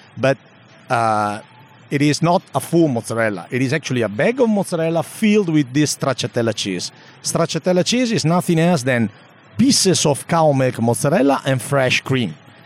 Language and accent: English; Treviso, Veneto, Italy; English is a second language; Northeast, Treviso.